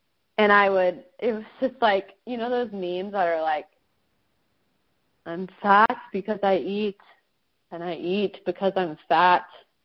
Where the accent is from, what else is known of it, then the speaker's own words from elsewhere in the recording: Kansas, United States; I am from Kansas. There's absolutely nothing to do there besides make your own fun, which we definitely did a lot of.